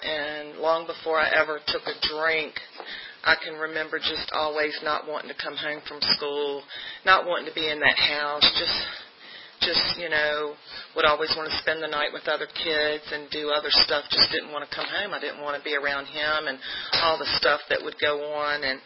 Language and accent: English; Hampton, Virginia, United States; now in Lynchburg, United States; I live in Lynchburg, Virginia now. I'm originally from Hampton, Virginia Beach area. That's where I was born and raised.